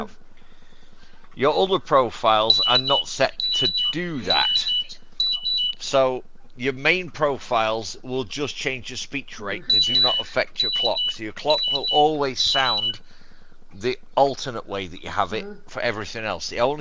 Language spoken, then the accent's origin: English; United Kingdom; It's a UK thing. It's weird. We're odd. We're British.